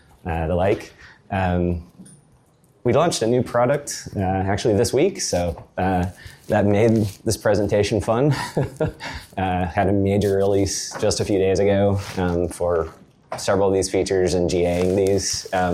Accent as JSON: {"language": "English", "town": "Raleigh", "region": "North Carolina", "country": "United States", "said": "I'm from Raleigh, not actually a Shire, but this is a little bit about me."}